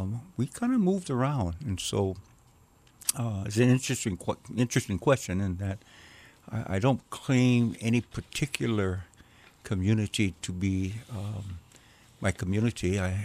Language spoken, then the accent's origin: English; Hawaii, United States; On the island of Oahu, all over, actually. When I stop and think about it, I guess as a child, we lived in Lanikai, we lived in McCully, we lived in St. Louis Heights, we lived in Kualoa.